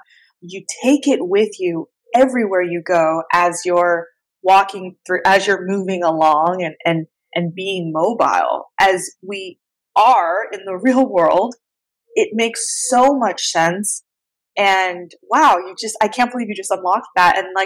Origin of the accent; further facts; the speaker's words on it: California, United States; where I grew up in Southern City, California, what a lot of people don't know about Orange County, where you and I met, is there's a reason why it's called Orange County.